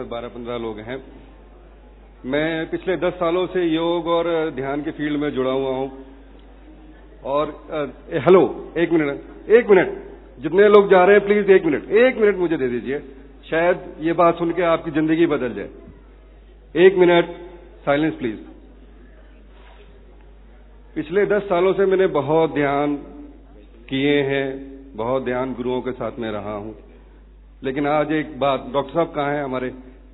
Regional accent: Delhi, India; मैं दिल्ली से हूँ

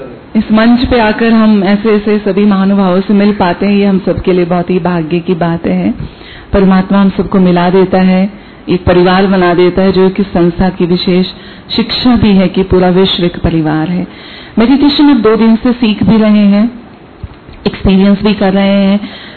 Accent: Haryana, India; now in Delhi, India; तो वैसे तो मैं भी दिल्ली रहती हूँ पिछले 15 साल से, लेकिन हम सभी वहीं से हैं. तो हरियाणा छा गया है.

